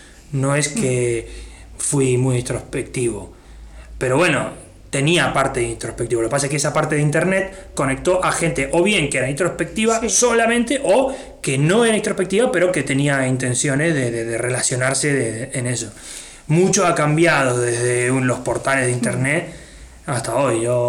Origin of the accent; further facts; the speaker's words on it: Argentina; nosotros como argentinos nos morimos de risa